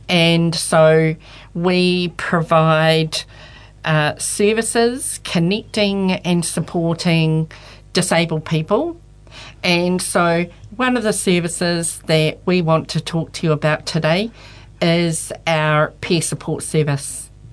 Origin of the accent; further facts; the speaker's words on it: Auckland, New Zealand; also born or lived in Wellington; now in Hamilton, New Zealand; so I was actually born in Wellington and moved to Auckland when I was three. And I grew up in Auckland and moved to the beautiful Kirikiriroa, Hamilton, about 18 years ago.